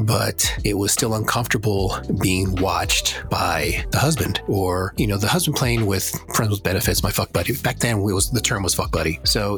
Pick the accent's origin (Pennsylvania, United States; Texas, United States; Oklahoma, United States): Texas, United States; Houston; So through the chat rooms, I focused on people that were in Houston, in my hometown.